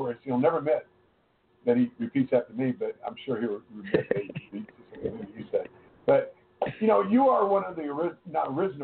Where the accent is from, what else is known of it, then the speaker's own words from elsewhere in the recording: Hawaii, United States; Yeah, well, you know, we're Hawaiian.